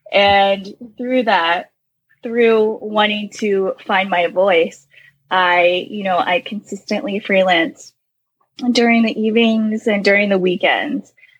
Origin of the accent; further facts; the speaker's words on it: Baltimore, Maryland, United States; So I grew up in Baltimore, Maryland.